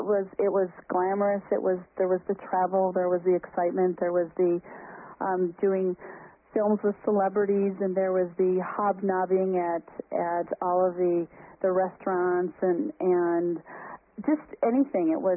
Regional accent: Midwest, United States; especially growing up in the Midwest.

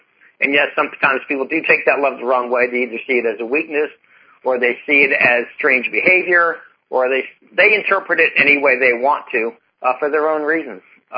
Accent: Virginia, United States; And I'm from Virginia. I've lived in Virginia most of my life.

